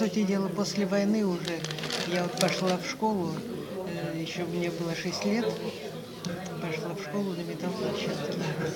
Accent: Bobrovka, Novosibirsk Oblast, Russia; born there; Родилась я 10 января 1943 года в Новосибирской области. Тогда Кемеровская область входила в Новосибирскую, общая была Сузунский район, деревня Бобровка.

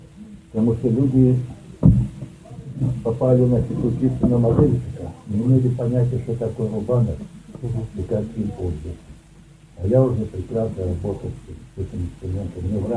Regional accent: Voronezh, Voronezh Oblast, Russia; born there; В Воронеже.

